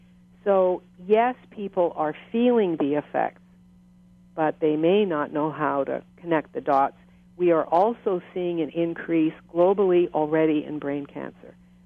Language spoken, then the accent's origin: English; Canada; I'm a Canadian, first of all. We don't think that way.